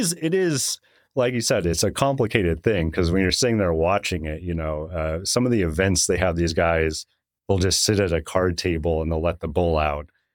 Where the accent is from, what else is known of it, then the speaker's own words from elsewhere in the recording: Huntsville, Texas, United States; born there; I was born in Huntsville.